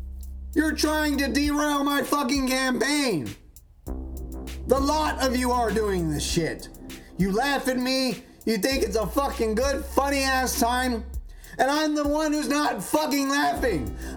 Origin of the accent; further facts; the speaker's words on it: California, United States; Look at fucking California. Look at my home state right now. The state that I fucking live in.